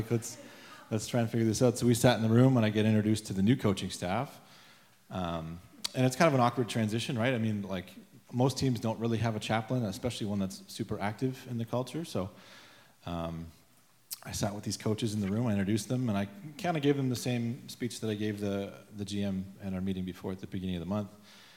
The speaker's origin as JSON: {"language": "English", "town": "Windsor", "region": "Ontario", "country": "Canada", "tie": "born or raised there", "said": "I've had some experience in the past in Windsor, in my hometown where I grew up, working with a hockey team."}